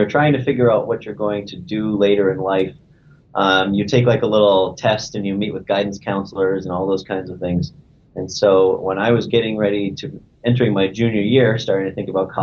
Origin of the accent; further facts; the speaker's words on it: New Hampshire, United States; the reason I chose there is because I'm from New Hampshire, so proximity was close